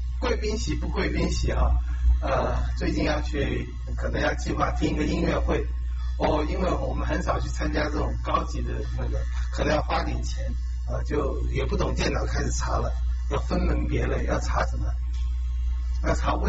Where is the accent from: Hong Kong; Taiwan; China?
Taiwan; 我们台湾人